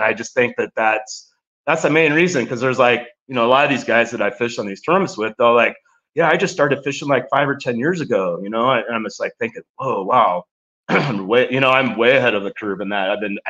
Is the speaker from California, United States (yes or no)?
no; Nebraska, United States; growing up in Nebraska, you're born into the outdoors.